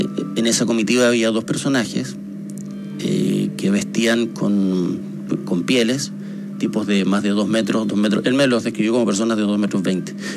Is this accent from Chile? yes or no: yes; Magallanes, Chile; como yo soy de Magallanes